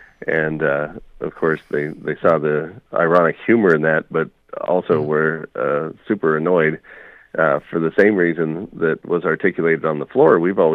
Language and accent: English; Tigard, Oregon, United States; I grew up in Tigard. He lived literally up the hill, and his son and I used to play ball out in front